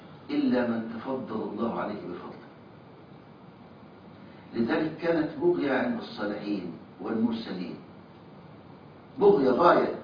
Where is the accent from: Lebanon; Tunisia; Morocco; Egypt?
Egypt; طرح عندنا في مصر بيجيب 7 سنين،